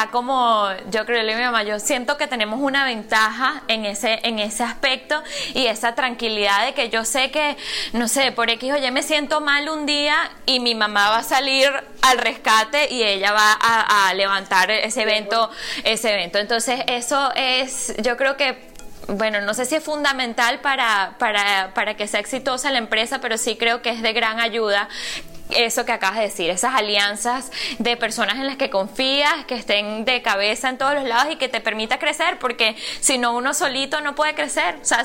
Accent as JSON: {"language": "Spanish", "country": "Venezuela", "said": "nosotros pues como venezolanos, que estás en una boda en Venezuela."}